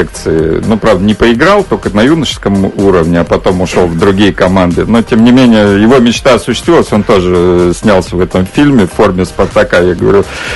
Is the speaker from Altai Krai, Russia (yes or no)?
yes; Altai Krai, Russia; born there; Я родился в Алтайском крае, в России